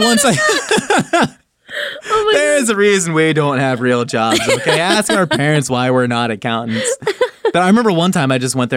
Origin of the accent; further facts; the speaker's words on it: Buffalo, New York, United States; I'm from Buffalo and we only eat it with blue cheese.